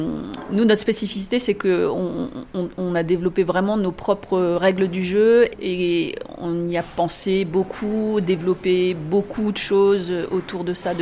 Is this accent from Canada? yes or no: no; Réunion, France; ça fait une dizaine d'années que j'habite maintenant dans le Vercors, et avant ça j'ai grandi à La Réunion